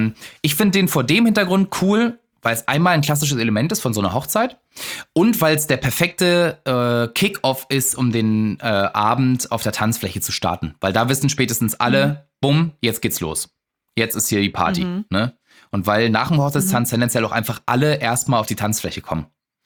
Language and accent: German; eastern Germany, Germany; Ich habe keinen Zweitnamen. Bin Ossi. Wir konnten uns nur einen leisten.